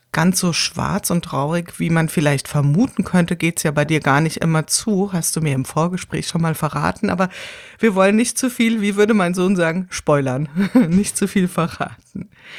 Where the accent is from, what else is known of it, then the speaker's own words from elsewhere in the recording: Wiesbaden, Hesse, Germany; weil ich komme ja hier aus Wiesbaden